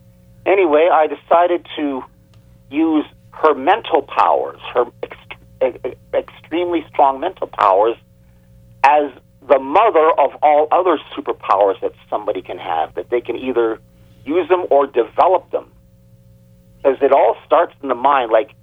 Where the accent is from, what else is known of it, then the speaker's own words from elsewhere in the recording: Canada; Born and raised in Canada, we have a very bureaucratic-oriented culture here.